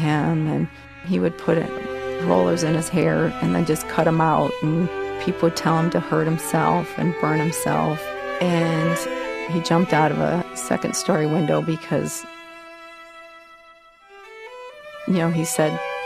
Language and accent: English; Monroe, Michigan, United States; I'm from Monroe, Michigan.